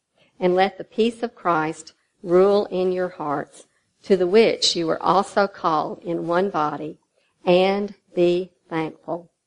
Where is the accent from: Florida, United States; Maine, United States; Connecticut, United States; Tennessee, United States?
Tennessee, United States; Nashville; Of course, I'm from the Nashville area